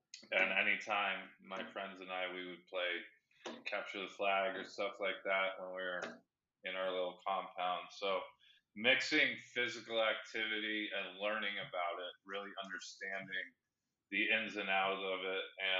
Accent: Indonesia; first language Indonesian; English is a second language; I mean, obviously I'm not Indonesian, but I learned Indonesian before I learned English because of my nanny. And the culture, just everything makes sense to me. Favorite food is Indonesian.

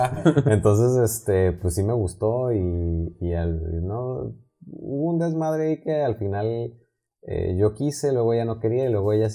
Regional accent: Tijuana, Baja California, Mexico; Oye, pues yo también soy de Tijuana, hay que vernos.

